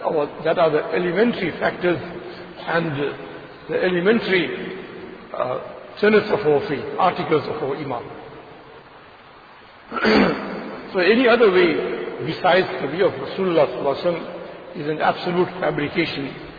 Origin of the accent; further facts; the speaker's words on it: South Africa; I've got a right because I'm a South African citizen.